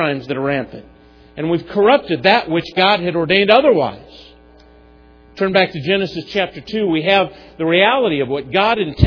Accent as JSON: {"language": "English", "town": "Chicago", "region": "Illinois", "country": "United States", "tie": "born or raised there", "said": "But I remember neighborhoods growing up in the Chicago area."}